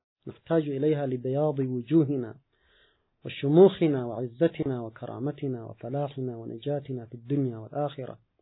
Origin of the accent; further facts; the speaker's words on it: Yemen; نحن كشعب يمني وكأمة مسلمة